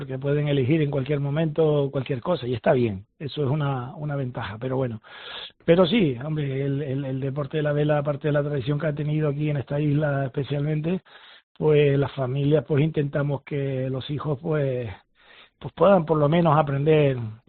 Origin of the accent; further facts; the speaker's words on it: Canary Islands, Spain; y que somos canarios, los canarios nos gusta el mar.